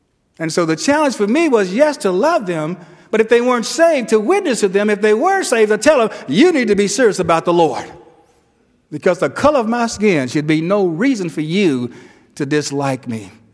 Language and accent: English; Los Angeles, California, United States; I grew up in Watts in Los Angeles, and I graduated from high school in 1965